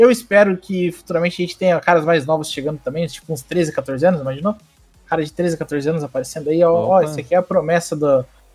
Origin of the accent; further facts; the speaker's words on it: Paraná, Brazil; Vocês são da Bahia, eu sou do Paraná.